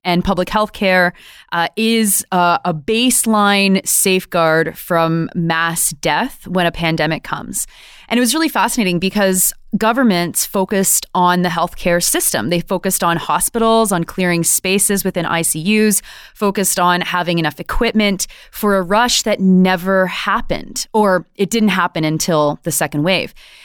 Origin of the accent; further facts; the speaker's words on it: Canada; Yeah, it's also as Canadian as maple syrup to just like pretend that we don't suck.